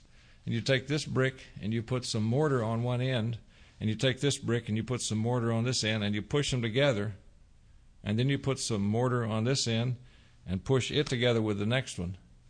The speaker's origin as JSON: {"language": "English", "region": "Texas", "country": "United States", "tie": "born or raised there", "said": "I grew up in East Texas where tornadoes are a way of life, but I don't remember this many tornadoes coming this often."}